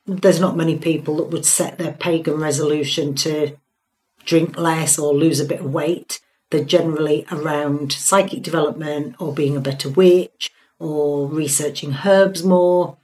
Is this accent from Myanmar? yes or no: no; Hull, Yorkshire and the Humber, United Kingdom; I call it Tara because I'm from Hull.